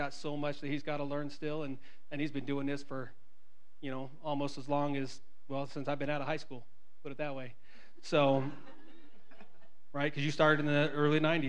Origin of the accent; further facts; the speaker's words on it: Canyonville, Oregon, United States; You know, I grew up here. I grew up in Caneyville. Graduated out of high school back in 94 right here at South Umpqua.